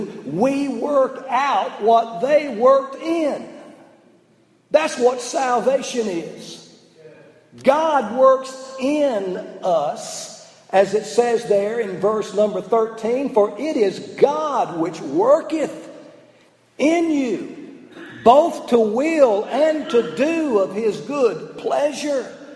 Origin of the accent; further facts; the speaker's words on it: Georgia, United States; Where I grew up in North Georgia, up close to Gainesville, Georgia, there's a plant up there called the Wrigley plant.